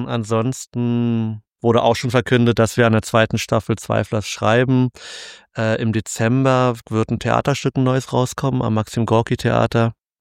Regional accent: Berlin, Germany

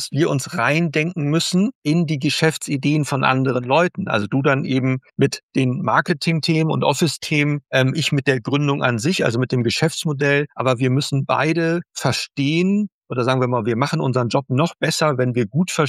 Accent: Hamburg, Germany; Ich komme aus Hamburg, lebe hier, bin hier geboren

